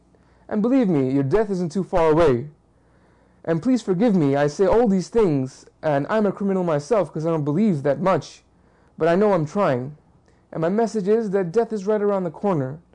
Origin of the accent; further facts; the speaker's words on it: New York City, New York, United States; also born or lived in Bangladesh / Texas; I was born in Bangladesh. I grew up in New York, and I grew my teenage years. I spent them in Texas.